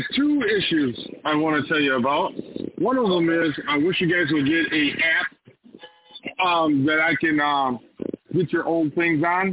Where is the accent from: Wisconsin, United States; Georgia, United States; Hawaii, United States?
Wisconsin, United States; Kenosha; Kenosha, Wisconsin.